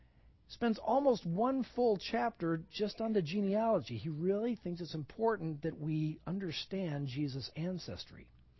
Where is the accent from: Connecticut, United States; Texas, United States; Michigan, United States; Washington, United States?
Texas, United States; Dallas; In the home where I grew up in Dallas, my father's house, there was a wall that was dedicated to family history.